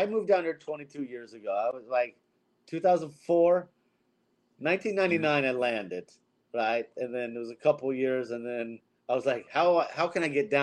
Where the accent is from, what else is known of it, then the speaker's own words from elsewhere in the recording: Washington, United States; also born or lived in California; I was born in California. Then, my parents moved to Washington when I was about 12. Then I have a new school. I'm the new kid in high school and all this and this random town in Washington.